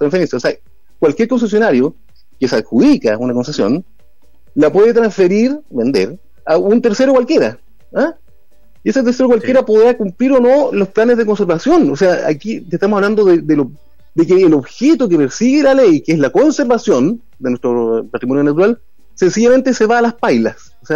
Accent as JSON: {"language": "Spanish", "country": "Chile", "said": "nos preocupa a nosotros como chilenos, como ciudadanos."}